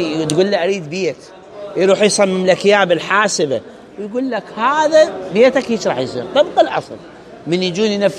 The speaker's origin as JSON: {"language": "Arabic", "country": "Iraq", "said": "تتذكرون احنا عندنا في العراق كان الطريق مو آمن"}